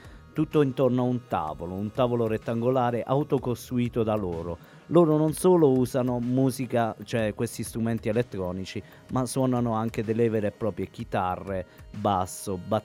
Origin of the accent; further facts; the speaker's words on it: Apulia, Italy; però ci trasferiamo in Puglia da me